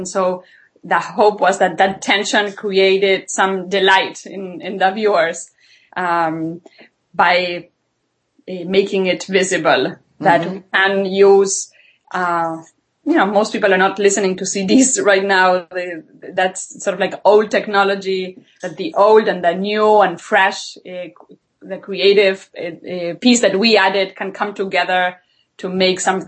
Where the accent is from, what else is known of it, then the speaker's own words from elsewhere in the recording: Argentina; English is a second language; I'm originally from Argentina